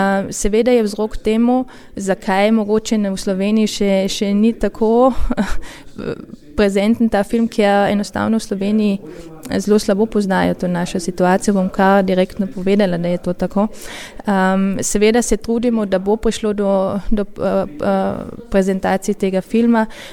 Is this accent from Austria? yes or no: yes; Carinthia, Austria; Jaz sem kot koroška Slovenka šla študirati v Ljubljano